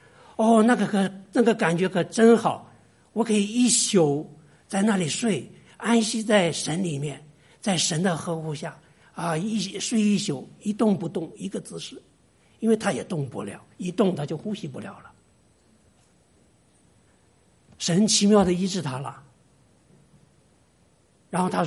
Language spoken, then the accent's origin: Chinese; Northeast China, China; 我们是东北的嗑，唠嗑其实就是祷告的意思哈。